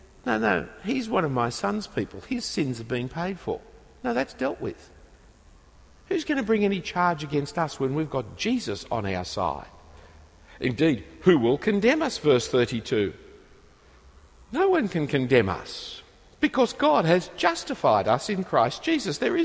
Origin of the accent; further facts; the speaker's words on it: Sydney, New South Wales, Australia; I'm told I'm an Australian, and I guess I am, but I'm not really. I'm really a Sydney sider. Sydney happens to be in Australia, but, you know, Sydney is what I feel for.